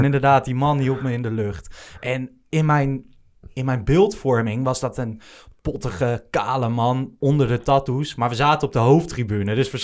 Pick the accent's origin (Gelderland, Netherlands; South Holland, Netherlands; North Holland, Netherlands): Gelderland, Netherlands; Ik ben niet geboren in Amsterdam, zelfs niet in de regio, opgegroeid in de Achterhoek zelfs.